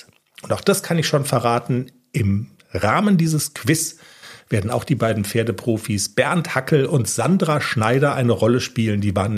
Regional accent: Bavaria, Germany; es könnte sein, dass es mit dem Hochdeutsch so ein bisschen hapert. Ich komme nämlich aus Niederbayern.

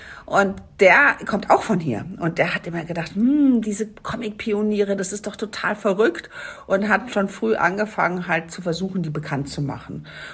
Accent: Düsseldorf, North Rhine-Westphalia, Germany

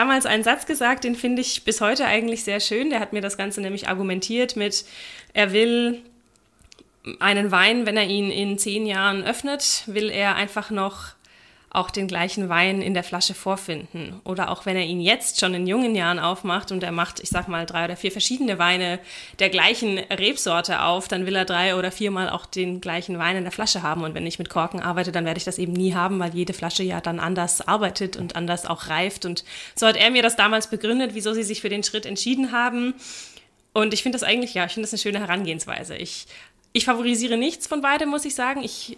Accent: Bavaria, Germany; Ich bin aus Franken.

